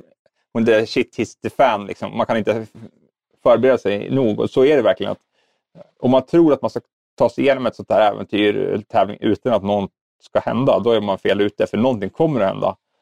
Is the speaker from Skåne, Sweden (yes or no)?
no; Östhammar, Uppsala County, Sweden; now in Hjo, Sweden; Jag är född och uppvuxen i Östhammar i Uppland. Men just nu så bor jag nere i Västra Götaland i Hjo.